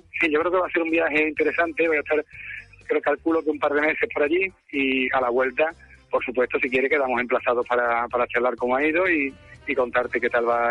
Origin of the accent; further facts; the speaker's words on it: Seville, Andalusia, Spain; teniendo en cuenta que yo soy sevillano